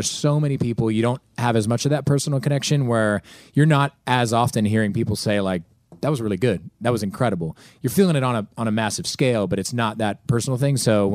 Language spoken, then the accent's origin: English; Pittsburgh, Pennsylvania, United States; You know, we played in my hometown, Pittsburgh. We played at Heinz Field.